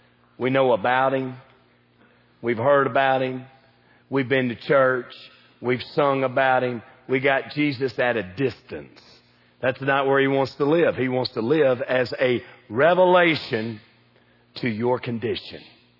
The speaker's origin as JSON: {"language": "English", "region": "the South", "country": "United States", "said": "Now, we're from the South. We appreciate that."}